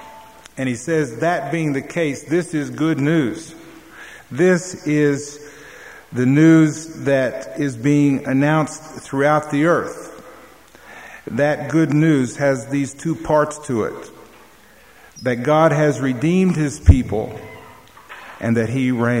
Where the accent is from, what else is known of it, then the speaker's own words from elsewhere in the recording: Texas, United States; Now, I grew up in the South, in Texas, and people had revivals all the time, the revival meetings.